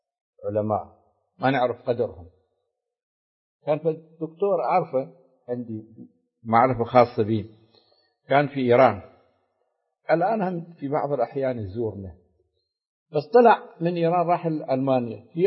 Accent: Iraq; آلاف الخبراء في الصناعة عندنا في العراق

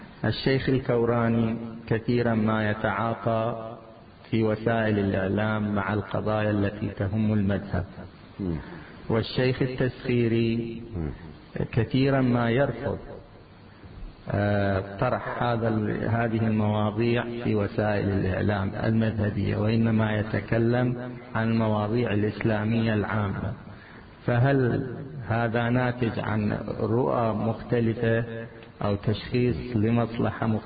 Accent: Bahrain; هذا الموضوع حساس عندنا في البحرين

